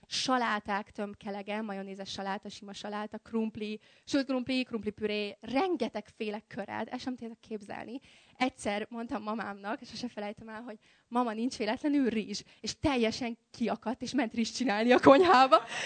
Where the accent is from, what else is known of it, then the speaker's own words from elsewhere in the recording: Kiskunhalas, Bács-Kiskun, Hungary; born there; anyukám Kiskörösről származik, és én is Kiskunhalason születtem, igaz, nem laktunk ott sokat, de nagyon sokat visszajárunk Kiskörösre